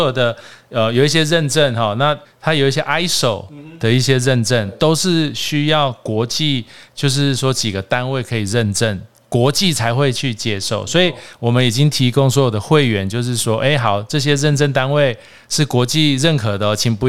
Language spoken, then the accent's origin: Chinese; Taiwan; 那其实我们台湾人不是很喜欢那种面子的问题